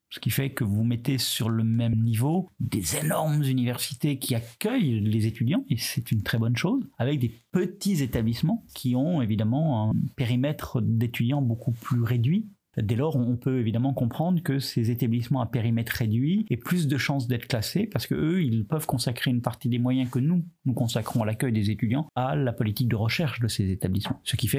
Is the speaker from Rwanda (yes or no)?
no; France; nous, en tant que Français qui avons une conception de l'université comme service public